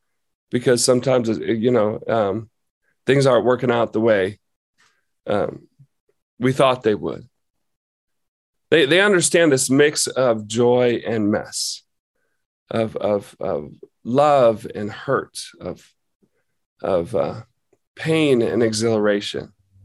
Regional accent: Illinois, United States; you know, my home state of Illinois

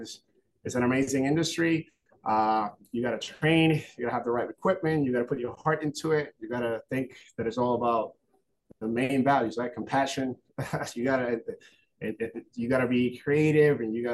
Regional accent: Puerto Rico; moved away as an adult; now in United States; Yeah, I was born and raised down in Puerto Rico. I basically left when I was 18 in the military, Army active duty.

